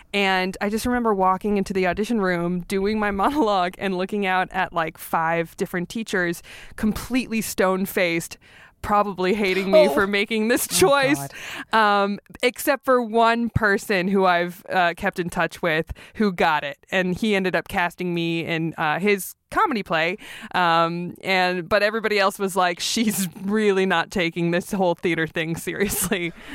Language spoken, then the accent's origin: English; North Hollywood, California, United States; I grew up in North Hollywood. So my joke is that I'm like a second generation Hollywood dream chaser.